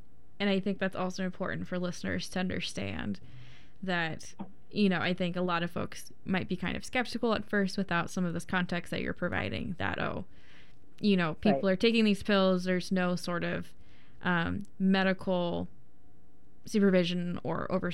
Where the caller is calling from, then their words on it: Portland, Oregon, United States; I'm reporting from Oregon, Portland, Oregon